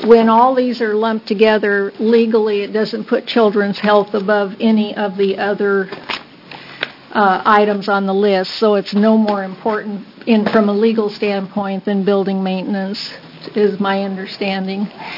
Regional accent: Dallas, Texas, United States; I'm a citizen from Dallas.

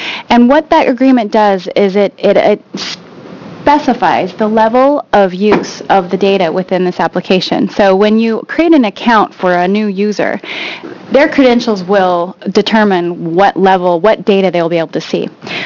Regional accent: Cannon Beach, Oregon, United States; I'm from Cannon Beach, and I have a passion for knowing what's going on in the coastal area.

